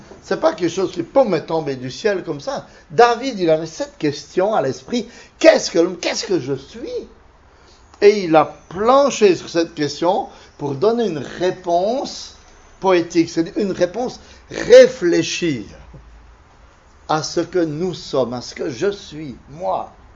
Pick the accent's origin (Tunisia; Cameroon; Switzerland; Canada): Switzerland; now in France; Mais mon accent me trahit, bien sûr, je ne suis pas mulhousien de souche, mais suisse.